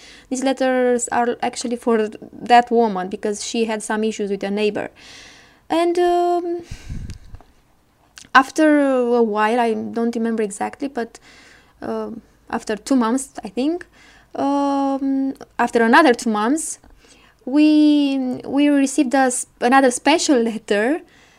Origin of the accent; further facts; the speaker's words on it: Romania; I'm from Romania. And I want to tell you a story that happened to me when I was about 15 years old. My parents are farmers and I grew up in the countryside.